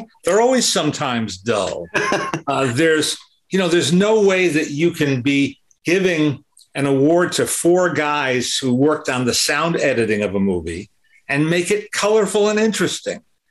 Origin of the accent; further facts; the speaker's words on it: New Jersey, United States; You know, I grew up in New Jersey and so Oscar night was a school night